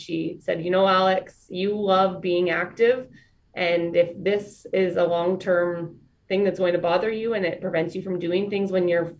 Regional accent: Drake, Saskatchewan, Canada; I'm actually from Drake, Saskatchewan originally, which is a village and where I grew up.

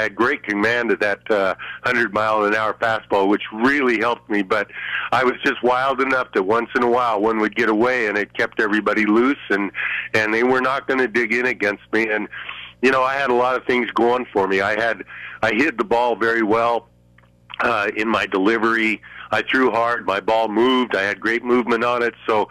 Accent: Colorado, United States; I grew up out here in Colorado

